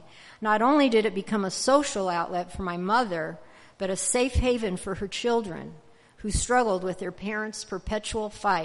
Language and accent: English; Indianapolis, Indiana, United States; My brothers and I grew up in the Indianapolis suburbs, which were becoming prevalent in the 1950s with baby boomers bursting into mid-century.